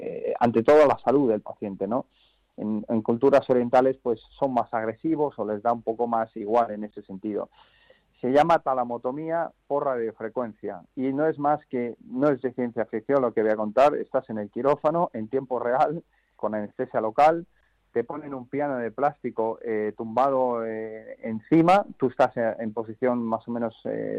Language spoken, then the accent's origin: Spanish; Málaga, Andalusia, Spain; un concierto en Málaga, en mi ciudad natal